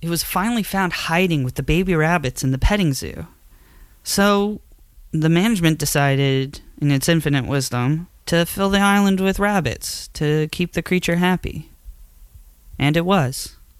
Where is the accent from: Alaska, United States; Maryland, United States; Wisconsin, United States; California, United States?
Maryland, United States; Thurmont; In high school, in my hometown, I worked at an independent zoo in Thurmont, Maryland.